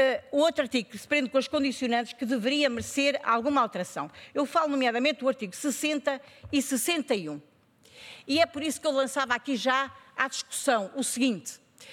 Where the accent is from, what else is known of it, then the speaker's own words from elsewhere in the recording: Centro, Portugal; porque eu sou do Centro